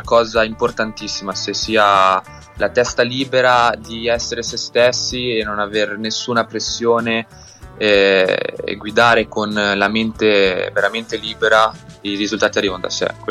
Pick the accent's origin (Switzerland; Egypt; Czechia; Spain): Switzerland; Lugano, Ticino; io vengo da Lugano in Svizzera e ho 22 anni